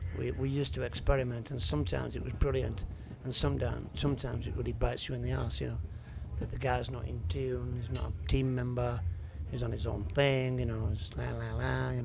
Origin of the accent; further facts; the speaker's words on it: Yorkshire and the Humber, United Kingdom; But I'm from West Yorkshire.